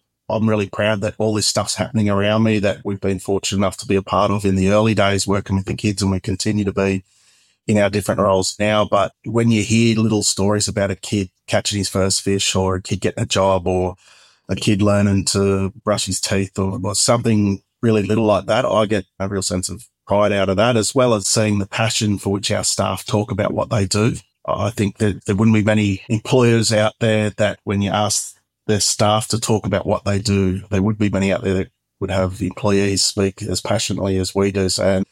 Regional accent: Cowra, New South Wales, Australia; also born or lived in Leeton; So I moved around a bit as a kid, but I was born in Leeton in New South Wales and then grew up kind of out in Cowra. Mum and Dad had a pub in Cowra, so we lived there for quite a fair chunk of my childhood.

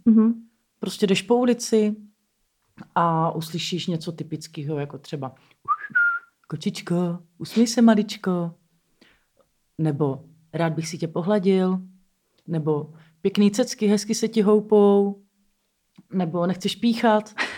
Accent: Moravia, Czechia; já jsem taky z Moravy.

